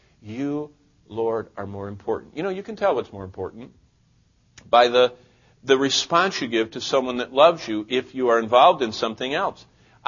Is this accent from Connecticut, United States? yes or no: no; Lansing, Michigan, United States; I remember when I was growing up in Lansing, Michigan